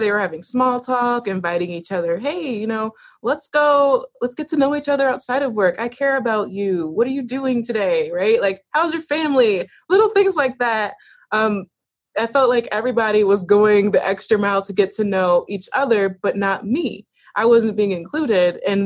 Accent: Williamsville, New York, United States; I was raised in Williamsville, like Clarence, New York, which is very white.

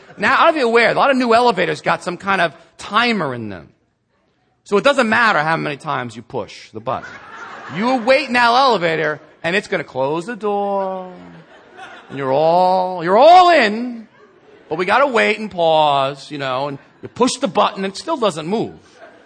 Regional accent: New York, United States; I used to think that we were the only ones in a hurry because we're from New York

